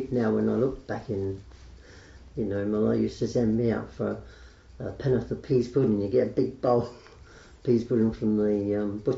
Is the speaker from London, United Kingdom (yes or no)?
yes; Peckham, London, United Kingdom; born there; Yeah, I was born in Peckham in 1917, 6th of June.